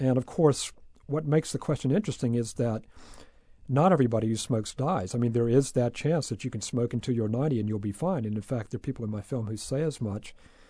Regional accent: North Carolina, United States; a sort of belated love letter to my home state.

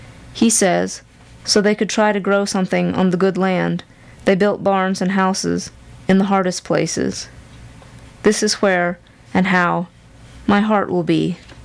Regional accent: Franklin, North Carolina, United States; I'm originally from Franklin

